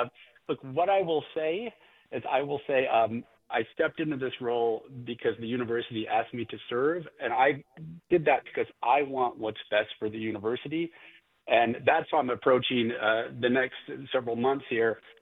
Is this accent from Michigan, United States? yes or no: yes; Wyoming, Michigan, United States; I grew up in Wyoming, Michigan, so I'm a Michigander, born and bred.